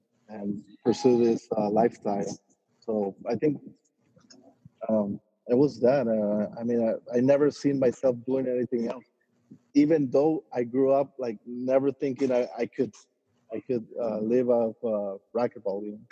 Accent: Tijuana, Baja California, Mexico; growing up in Tijuana

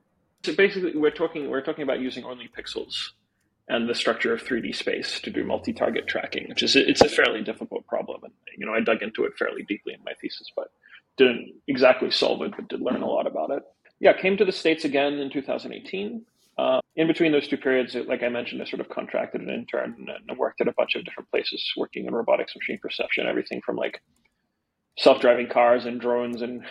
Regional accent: Melbourne, Victoria, Australia; moved away as an adult; also born or lived in Ukraine; I was born in the Soviet Ukraine. My family emigrated to Australia. I grew up there in Melbourne. Time in 2018, I left Australia more or less permanently

